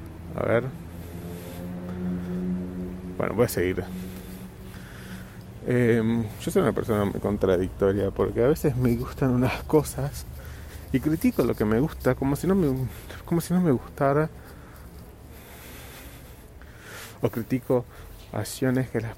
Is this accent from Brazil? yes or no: yes; São Paulo, Brazil; Spanish is a second language; O sea, yo nací en São Paulo, así que estoy vivo en la ciudad toda mi vida.